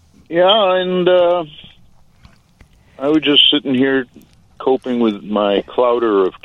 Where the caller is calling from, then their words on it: Sauk Village, Illinois, United States; I'm out in Sauk Village.